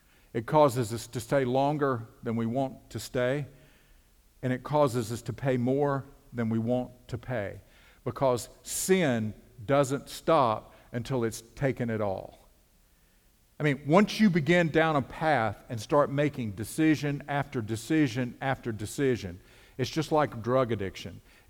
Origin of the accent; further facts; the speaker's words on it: Ellenboro, North Carolina, United States; You know, I was from Ellenboro, which was kind of cool because I was kind of away, but I was close enough to go home